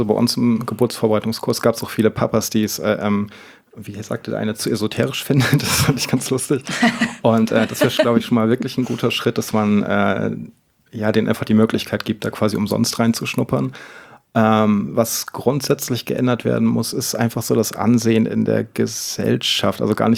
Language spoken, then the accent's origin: German; Northern Germany, Germany; born there; ich komme gebürtig aus Norddeutschland